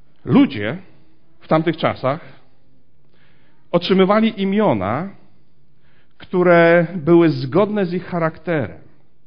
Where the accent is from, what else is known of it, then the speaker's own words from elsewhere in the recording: Głubczyce, Opole Voivodeship, Poland; Ja pochodzę z Głubczyc